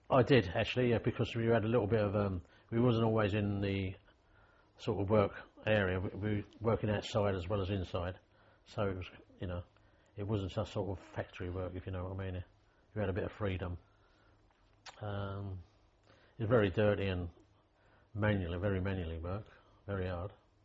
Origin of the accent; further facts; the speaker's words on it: London, United Kingdom; born there; London, where I was born in London